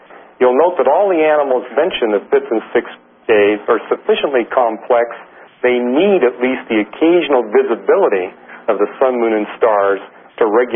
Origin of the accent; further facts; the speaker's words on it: British Columbia, Canada; It's like where I was raised in British Columbia. We got to see the sun maybe 2 days out of the year because the rest of the time it's overcast.